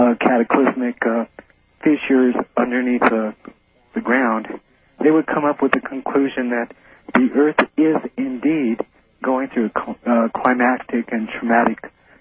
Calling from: Denver, Colorado, United States; I'm calling from Denver, Colorado, via KFAB Omaha.

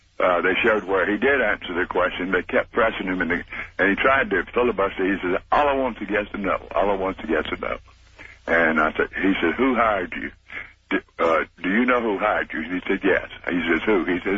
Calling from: New Orleans, Louisiana, United States; Yeah, I'm calling from New Orleans.

